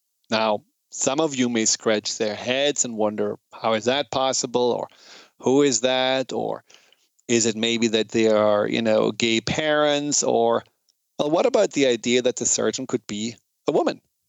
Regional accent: Germany; English is a second language; Now, as you probably know or hear from my accent, I'm German, and I have talked a lot with my grandfather and my father about what happened in Nazi Germany.

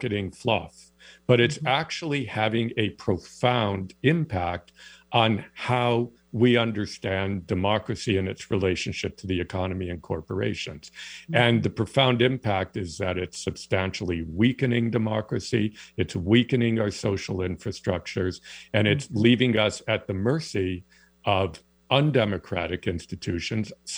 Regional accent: East Lansing, Michigan, United States; now in Canada; I say this as a U.S. citizen. I live in Canada, but I'm a dual citizen. I grew up in East Lansing, Michigan.

